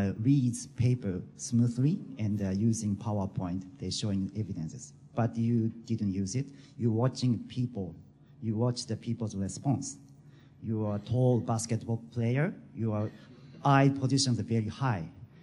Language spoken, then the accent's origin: English; Japan; English is a second language; Hello. I'm a Japanese Maxwell student. I'm from Politicians Ward.